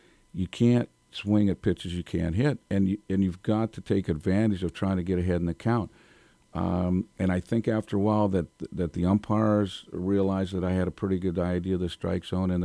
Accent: Los Angeles, California, United States; could have played first base for the Dodgers, my hometown team and all that kind of stuff.

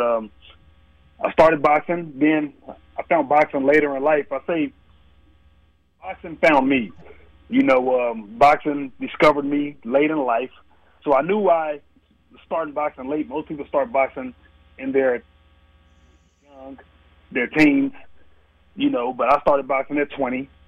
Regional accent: Dallas, Texas, United States; also born or lived in Plano; I grew up in Dallas area, Pleasant Grove, and then you know, in Pleasant Grove, getting in trouble. You know, that was a little rough area in Dallas. Then moved to Plano, where it changed my life.

